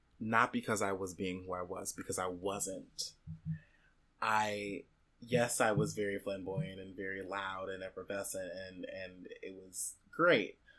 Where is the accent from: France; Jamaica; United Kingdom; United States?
Jamaica; Like, I want to represent the heritage that I've grown up to know and love, even if it, you know, being Jamaican, even if that necessarily doesn't agree with me